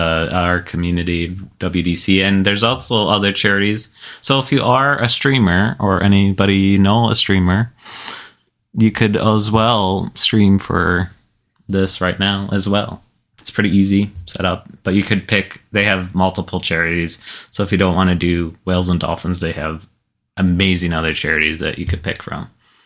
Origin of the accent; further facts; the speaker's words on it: United States; and especially like I'm an American.